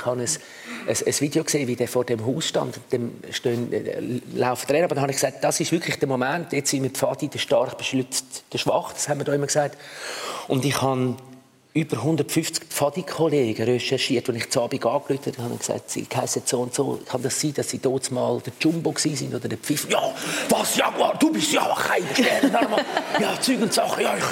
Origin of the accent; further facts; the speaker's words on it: Wallisellen, Zurich, Switzerland; Ich bin in Wallisellen aufgewachsen, in einer Siedlung, wo es sehr viele Kinder hatte.